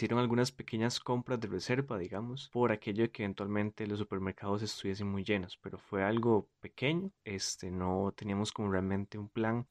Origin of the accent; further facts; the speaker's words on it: Costa Rica; soy de Costa Rica.